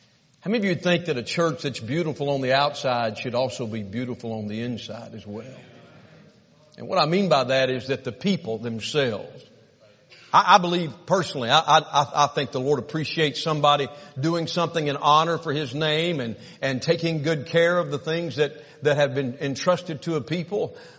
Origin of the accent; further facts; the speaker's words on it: Alabama, United States; I am from Alabama. How many of you can understand what I'm saying right now?